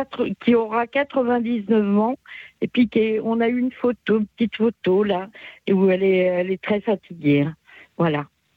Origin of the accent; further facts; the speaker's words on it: Nantes, Pays de la Loire, France; also born or lived in Canada; C'était magnifique parce que je suis nantaise.